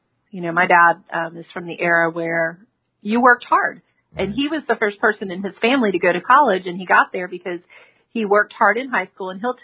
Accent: Kentucky, United States; born there; So I was born in Kentucky, very, very small town. I wasn't raised there because my dad was in college athletics, so we moved like every 2 years of my life.

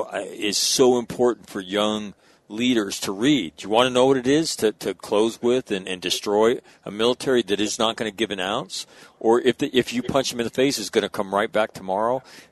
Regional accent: California, United States; I remember I was living in North Dakota at the time. I'm originally from California.

